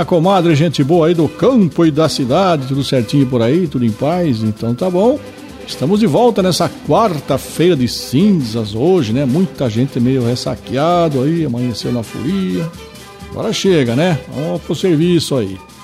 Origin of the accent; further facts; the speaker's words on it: Campina Grande do Sul, Paraná, Brazil; nascido e criado em Campina Grande do Sul